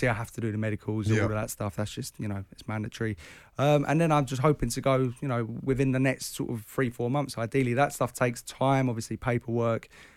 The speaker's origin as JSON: {"language": "English", "town": "Mitcham", "region": "London", "country": "United Kingdom", "said": "So I'm from Mitcham originally, which isn't far from Duke, where Duke's from, Croydon. But I never really fit into Mitcham. It's a little bit rough."}